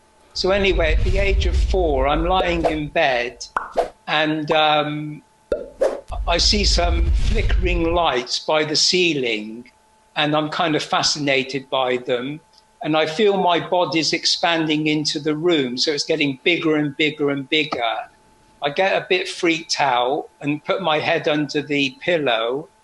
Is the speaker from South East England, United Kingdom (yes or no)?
yes; Oxford, South East England, United Kingdom; So I was born in March the 1st, 1945, at the end of the World War II. And I was living in Oxford, and I was brought up in a non-religious house.